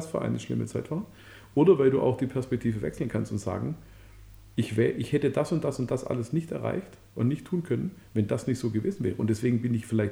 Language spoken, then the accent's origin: German; Belgium; first language de; ich bin in einem Land aufgewachsen, dessen Sprache ich nicht sprach. Ich bin in Belgien aufgewachsen und man sprach Französisch. Und ich kam dahin und ich kam in einen französischen Kindergarten. Und da sprachen einfach alle Französisch und ich sprach nur Deutsch.